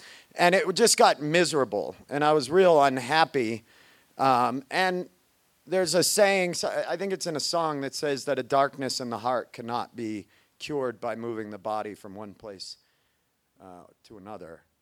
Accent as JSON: {"language": "English", "region": "Maine", "country": "United States", "said": "At the time, I lived in Maine. I'm from Maine, which is just a shithole of epic proportions."}